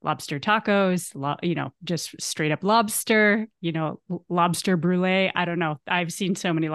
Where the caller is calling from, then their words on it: Maine, United States; Well, I'm calling in from Maine, eastern coast of the United States.